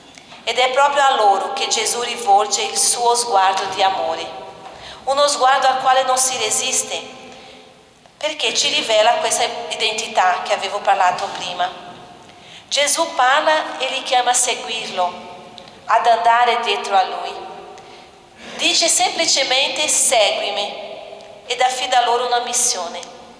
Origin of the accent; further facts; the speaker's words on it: Brazil; Italian is a second language; now in Verona, Italy; come ho detto, sono brasiliana, ho 43 anni, e da 20 anni sono religiosa della Congregazione delle Povere Serve della Divina Provvidenza